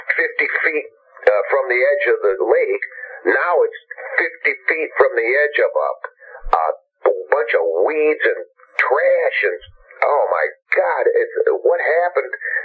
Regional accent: Michigan, United States; there's a lot of transplants from my hometown and from Michigan in general.

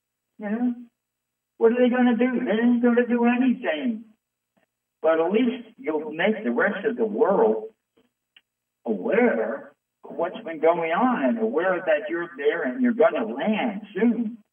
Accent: New York City, New York, United States; I'm from New York City. We do things fast here. We don't take 13 years to do something.

